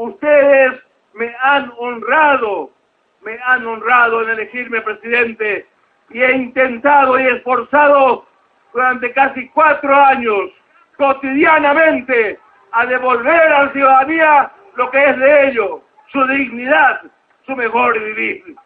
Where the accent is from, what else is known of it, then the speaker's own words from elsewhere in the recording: Paraguay; yo como ciudadano paraguayo me sumo hoy aquí en la calle